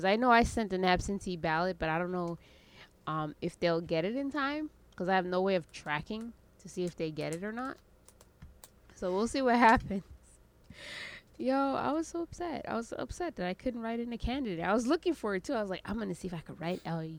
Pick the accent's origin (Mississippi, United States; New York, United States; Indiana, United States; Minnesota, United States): Indiana, United States; I'm from Indiana, and because he was from Indiana, he knows what it's like.